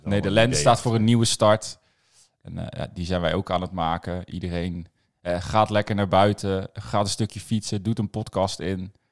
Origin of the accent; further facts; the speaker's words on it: North Brabant, Netherlands; We komen ook een beetje uit Brabant.